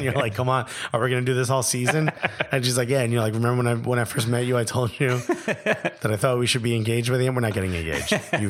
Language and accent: English; New York, United States; accent: New York; It's like when I went to LA and I came back and my New York accent was hard, like was bigger.